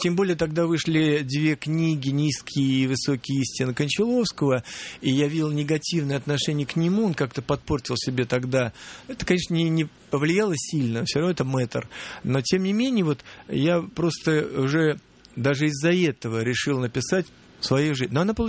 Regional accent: Ulyanovsk, Ulyanovsk Oblast, Russia; Я приехал из Ульяновска, и, родившись в бараке, никто не знает, где я родился, когда.

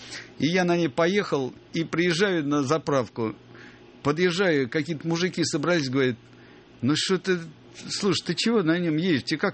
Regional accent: Kyiv, Ukraine; я свое детство провел в Киеве. Я жил на Паньковской улице, около Ботанического сада, и каждое лето туда ездил. И, конечно, для меня сам Киев просто родной город.

